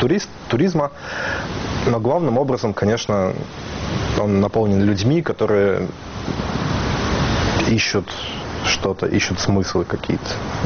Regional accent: Saint Petersburg, Russia; now in Berlin, Germany; Я родом из Питера.

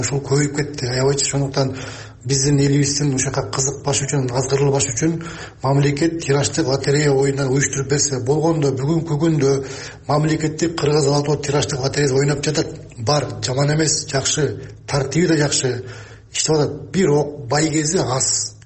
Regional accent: Tash-Aragai, Talas Region, Kyrgyzstan; ушу Талас областы, Талас району, Ташарагайдан болом.

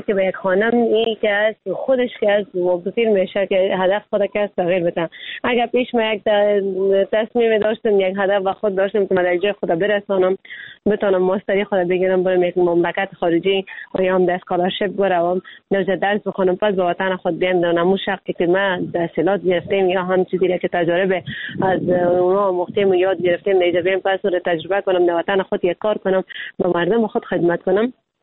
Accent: Afghanistan; ما خود افغان هستیم

